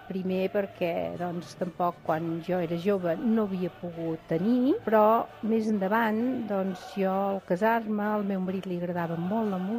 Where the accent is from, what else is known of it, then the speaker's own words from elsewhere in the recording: Vic, Catalonia, Spain; soc de Vic, tinc 65 anys.